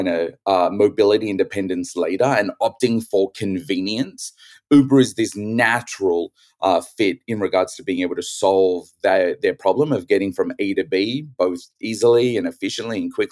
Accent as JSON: {"language": "English", "town": "Sydney", "region": "New South Wales", "country": "Australia", "tie": "born or raised there", "said": "Really excited to be back in Australia, my hometown, Sydney"}